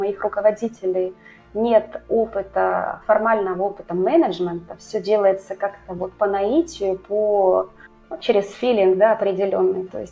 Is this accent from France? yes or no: yes; Bordeaux, Nouvelle-Aquitaine, France; Russian is a second language; Ну, а после этого я вернулась в родной город Бордо, потому что меня пригласила семья де Буар